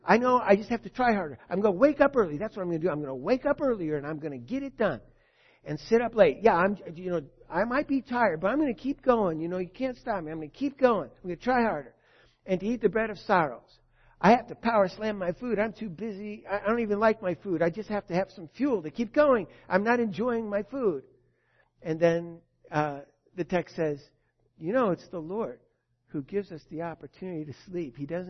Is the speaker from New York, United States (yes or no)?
no; Chicago, Illinois, United States; But I grew up in the Chicago area.